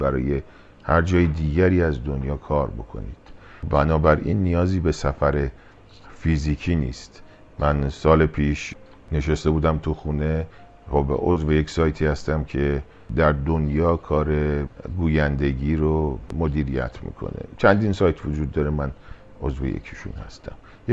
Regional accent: Iran; آقا من یک ایرانیم، در ایران زندگی میکنم

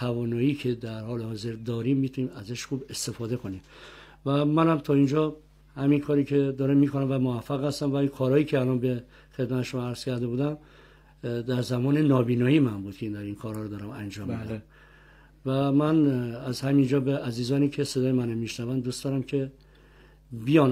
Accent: Iran; من تنها ایرانی هستم

